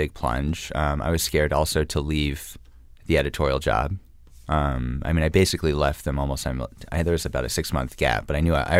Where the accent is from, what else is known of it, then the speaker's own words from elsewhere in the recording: New York, United States; I said, New York originally, but I've been here for 4 years.